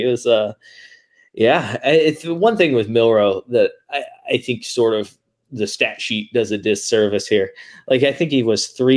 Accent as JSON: {"language": "English", "region": "Tennessee", "country": "United States", "said": "I'm from Tennessee. I'd probably say it wrong anyway."}